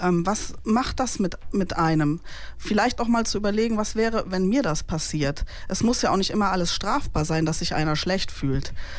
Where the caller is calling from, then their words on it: North Rhine-Westphalia, Germany; Bei uns im Siegerland.